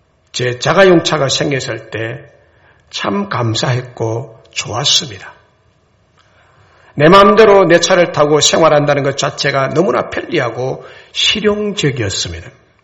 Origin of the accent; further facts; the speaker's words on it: Goseong, South Gyeongsang, South Korea; 저의 고향은 경남 고성입니다.